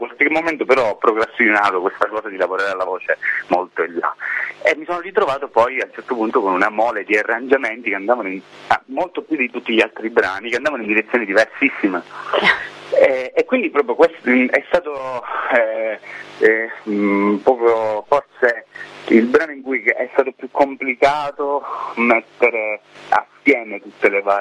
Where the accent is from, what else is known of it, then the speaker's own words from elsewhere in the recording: Syracuse, Sicily, Italy; now in Turin, Italy; io sono di Siracusa, abito a Torino.